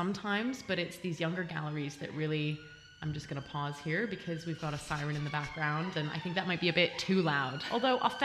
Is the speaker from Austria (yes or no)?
yes; Austria; also born or lived in United States; I'm American Austrian. And mm-hmm. so like coming from Austria